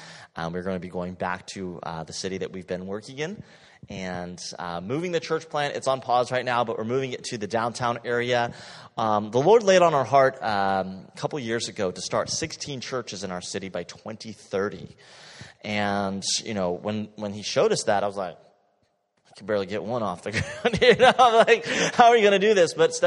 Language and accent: English; Japan; moved away as an adult; now in United States; Okay, so I was born and raised in Japan and grew up there, came to the States for college.